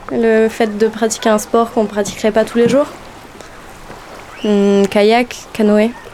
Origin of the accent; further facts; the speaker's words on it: Eymoutiers, Nouvelle-Aquitaine, France; Parce que, alors, je suis d'Emoutier, voilà. J'habite à Emoutier en ce moment